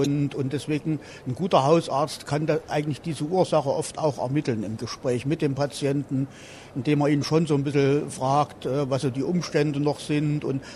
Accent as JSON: {"language": "German", "region": "Thuringia", "country": "Germany", "said": "Also wie gesagt, ich komme aus dem Landkreis Saalfeld-Rudolstadt."}